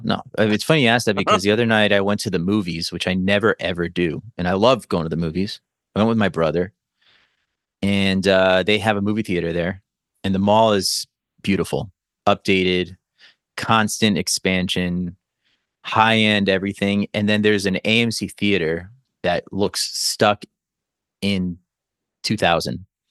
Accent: Miami, Florida, United States; also born or lived in Los Angeles; But yeah, I'm born and raised in Miami. I did live in Los Angeles for 6.5 years, and then I came back.

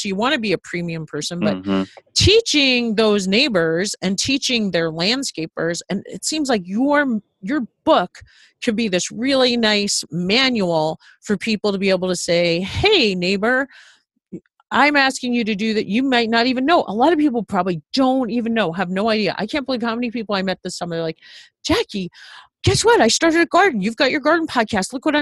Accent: New York, United States; because I grew up in New York in a very wealthy suburb, and my mom is exactly what you're talking about.

